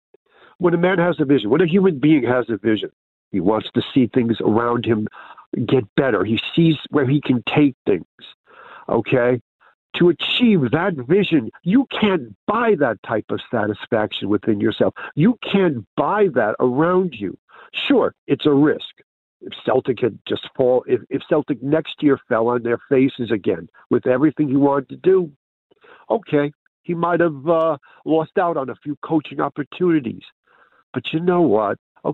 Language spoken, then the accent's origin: English; New York City, New York, United States; now in Carluke, United Kingdom; No, I'm calling from Carluke. I'm originally from New York City.